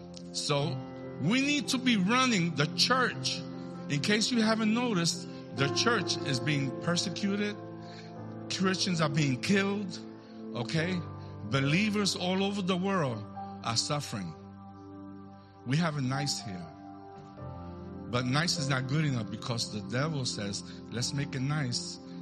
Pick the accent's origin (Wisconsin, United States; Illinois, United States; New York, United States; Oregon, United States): New York, United States; I'm from New York. If you know New York people always carry cables, right, Louis?